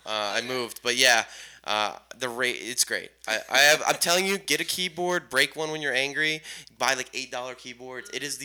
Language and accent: English; Houston, Texas, United States; I'm from Houston.